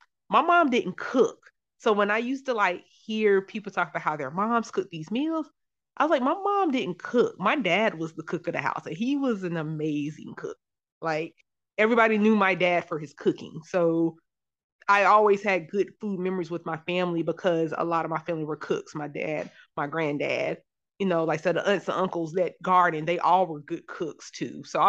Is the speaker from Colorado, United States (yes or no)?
no; Charlotte, North Carolina, United States; so I'm from Charlotte, North Carolina. I'm back there. I moved and came back.